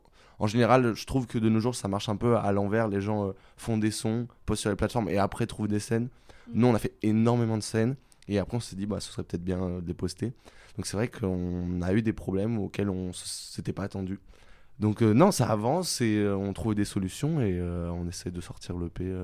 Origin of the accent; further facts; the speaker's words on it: France; on est français, on a envie d'écrire français, c'est une belle langue